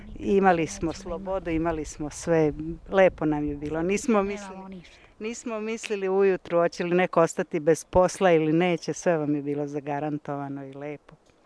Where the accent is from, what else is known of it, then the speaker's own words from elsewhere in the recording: Tuzla, Federation of Bosnia and Herzegovina, Bosnia & Herzegovina; mi smo iz Tuzle